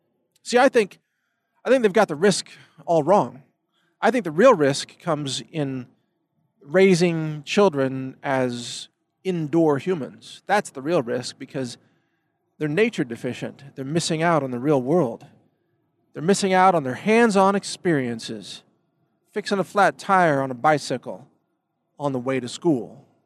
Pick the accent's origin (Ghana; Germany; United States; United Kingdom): United States; Midwest; I grew up in the Midwest, and as a child, I had an opportunity to explore the real physical world.